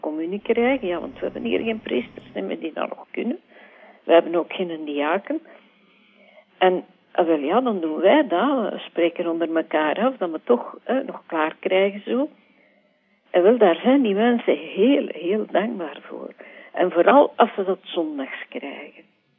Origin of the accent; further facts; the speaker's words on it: Brussels, Brussels-Capital Region, Belgium; Want zolang dat ik heb mijn jeugd in Brusselse doorgebracht. Ik heb dan nooit moeilijkheden gehad met Vlaams of Frans.